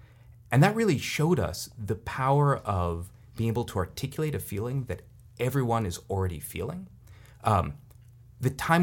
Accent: California, United States; because I'm from Silicon Valley, so I think in terms of products and companies.

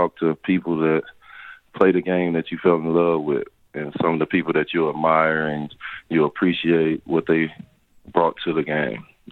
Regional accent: California, United States; I grew up in NorCal. Nothing about it.

